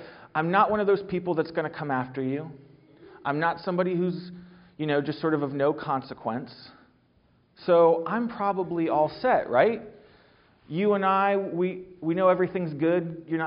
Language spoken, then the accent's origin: English; Ohio, United States; I grew up here in Central Ohio. I went to college at Florida State.